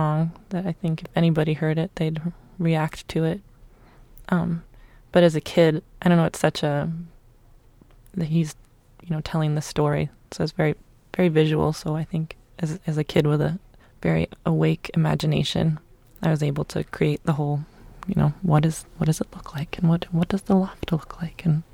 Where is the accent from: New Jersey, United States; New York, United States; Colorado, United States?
Colorado, United States; also born or lived in Michigan / Boston; Yeah. Well, I was born in Michigan. I was raised in Colorado.